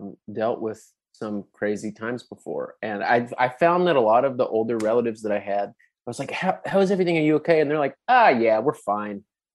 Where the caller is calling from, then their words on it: Fort Worth, Texas, United States; I'm in Fort Worth, Texas.